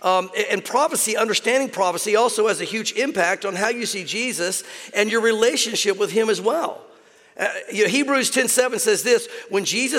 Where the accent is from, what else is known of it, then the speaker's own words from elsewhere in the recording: the South, United States; But the reality is that growing up in the South like I did, prophecy is something you never really heard about very much.